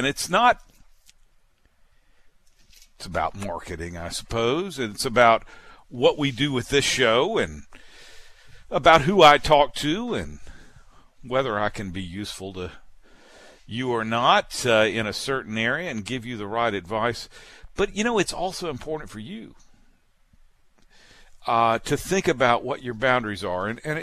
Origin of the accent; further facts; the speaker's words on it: Mobile, Alabama, United States; also born or lived in Mississippi; I was born in Mississippi. Don't hold it against me. Not too far over the state line. You know how that goes. But it was in Mississippi. Spent a lot of time growing up in Alabama. Spent a lot of time growing up in Mobile.